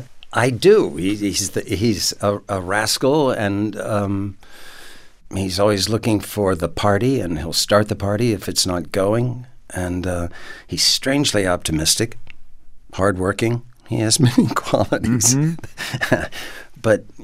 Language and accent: English; Maryland, United States; I'm a Lutheran from Western Maryland.